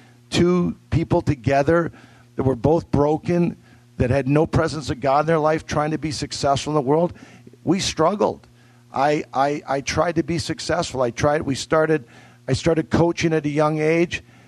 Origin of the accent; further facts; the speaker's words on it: Vancouver, British Columbia, Canada; It started for me, I'm Canadian. I'm from Vancouver, Canada. Grew up there. I was a single child, only child.